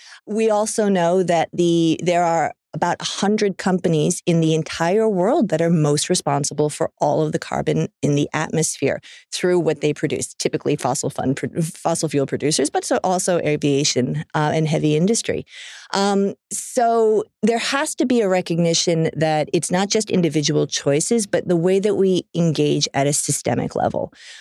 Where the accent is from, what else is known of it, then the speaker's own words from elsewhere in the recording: Melbourne, Victoria, Australia; as you say, I'm from Melbourne. I flew up today